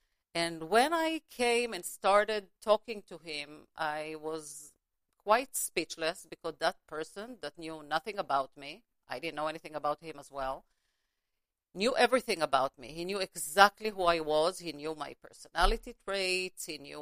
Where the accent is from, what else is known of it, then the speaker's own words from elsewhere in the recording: Los Angeles, California, United States; I live in LA. I'm from Los Angeles. I am a therapist here in the LA area.